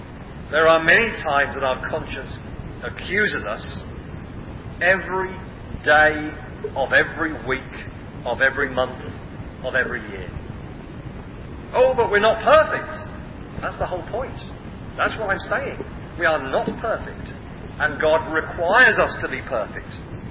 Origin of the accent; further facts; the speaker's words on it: England, United Kingdom; Is it because I've got a beard? Is it because I'm English?